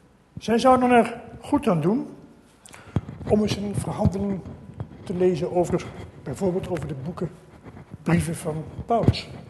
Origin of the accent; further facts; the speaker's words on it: Nijmegen, Gelderland, Netherlands; born there; now in Apeldoorn, Netherlands; Ik kom uit Apeldoorn. Daar ben ik overigens niet geboren. Ik ben geboren in Nijmegen. Dat zult u waarschijnlijk nog wel aan mijn accent horen. Maar ik woon nu alweer een jaar of 30 in Nijmegen. Even in Apeldoorn.